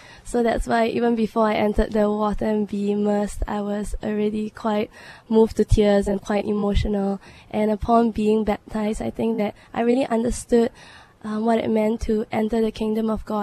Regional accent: Singapore; and I'm from Singapore.

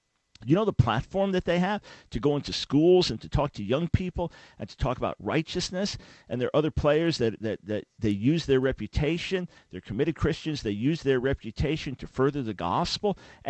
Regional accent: New York, United States; Well, little did I know that I'm a New Yorker.

